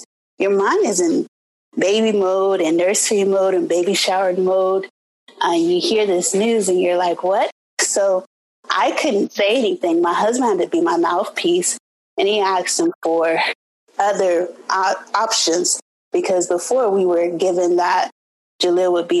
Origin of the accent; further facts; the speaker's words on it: Columbus, Ohio, United States; I was gravitating towards Cincinnati because I'm originally from Columbus, Ohio.